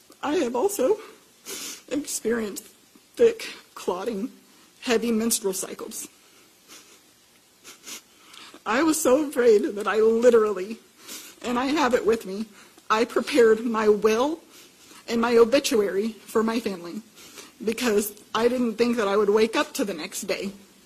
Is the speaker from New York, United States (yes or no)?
no; Missouri, United States; I'm from Missouri.